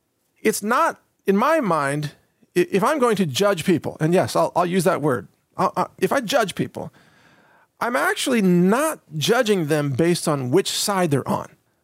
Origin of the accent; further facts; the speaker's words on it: United States; I'm not Nigerian, and that's just not on my radar. I'm an American. I care about America.